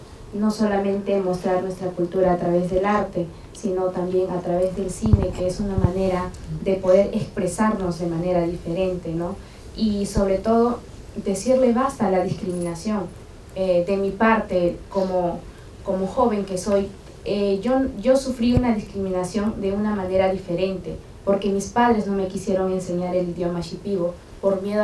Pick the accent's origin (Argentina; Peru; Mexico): Peru; Soy peruana, soy indígena y soy shipiba.